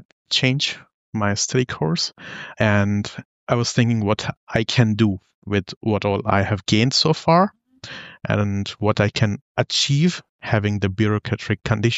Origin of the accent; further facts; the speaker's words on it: New Delhi, Delhi, India; English is a second language; now in Germany; I come from India, the capital city, New Delhi. And I have been in Germany for past 8 years now.